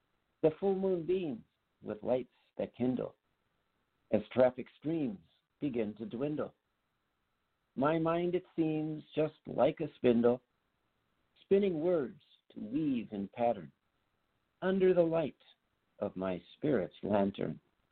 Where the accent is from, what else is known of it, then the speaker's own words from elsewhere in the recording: Sauk Centre, Minnesota, United States; is from my hometown Sox Center. Sinclair Lewis, the Nobel Prize winner who wrote the book Main Street, that's my claim to fame. I was born in Main Street, USA.